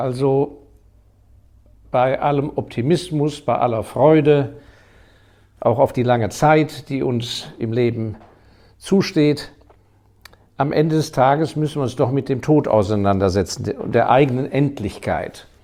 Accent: Hong Kong; Ich hatte das große Glück, dass ich in meiner Jugend ja in Hongkong aufgewachsen bin, weil mein Vater da auf Posten war.

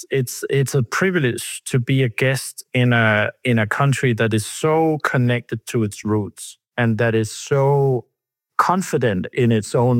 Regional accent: Denmark; So as you said, I'm from Denmark and I've got kids, three of them, not so small anymore, but they were smaller.

